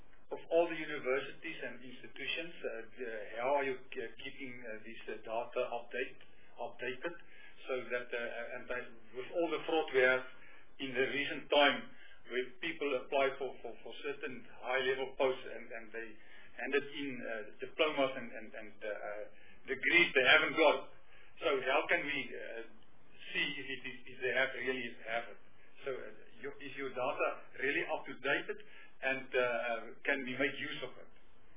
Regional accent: North West, South Africa; And then I'm coming from the Northwest province.

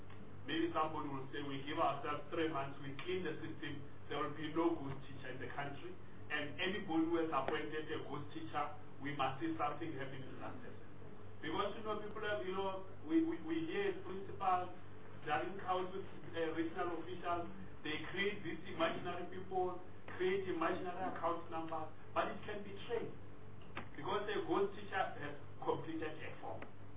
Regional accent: Limpopo, South Africa; I come from the Limpopo province, and I can tell you, schools don't have therapy.

